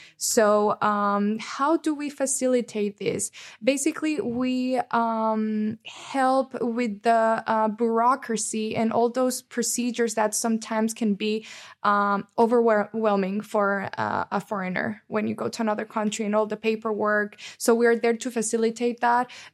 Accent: Honduras; now in Alicante, Spain; Honduras.

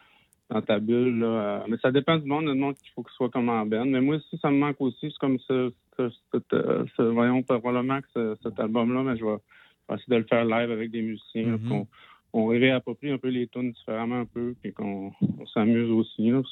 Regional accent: Quebec, Canada; je viens du Lac-Saint-Jean. Mon père avait un garage, c'est là que j'ai commencé à gosser. Mais j'ai gossé aussi quand j'étais à l'école d'architecture à Québec

